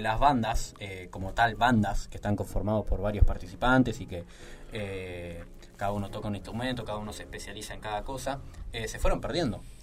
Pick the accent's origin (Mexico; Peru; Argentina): Argentina; Moreno, Buenos Aires Province; somos de Moreno y nos gusta lo de Moreno